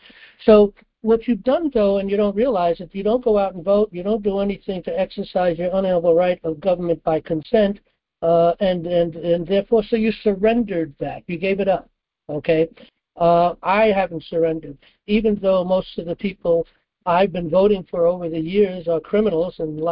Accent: New York City, New York, United States; First of all, I know Trump going way back because I come from New York City.

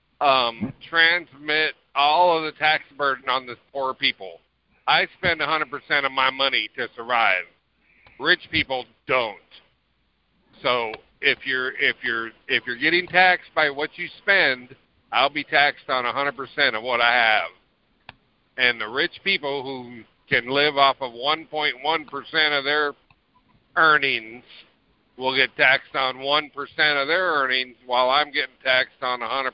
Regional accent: North Carolina, United States; And another thing, I'm also from North Carolina.

